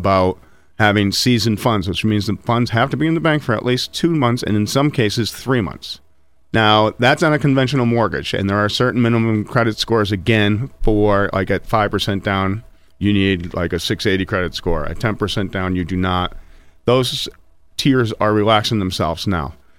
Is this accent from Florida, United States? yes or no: no; Dunmore, Pennsylvania, United States; I was born and raised in Dunmore.